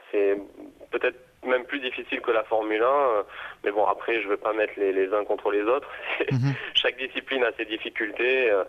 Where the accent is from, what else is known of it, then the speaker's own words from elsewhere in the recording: Nice, Provence-Alpes-Côte d'Azur, France; moi je suis niçois, je suis une personne normale, tout à fait simple. J'ai des parents qui étaient des petits commerçants à Nice.